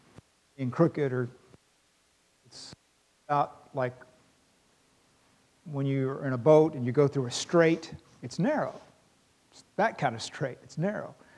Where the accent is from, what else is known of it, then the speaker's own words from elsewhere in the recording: Louisville, Kentucky, United States; I grew up in Louisville, Kentucky, and we had shotgun houses, row after row after row of shotgun houses.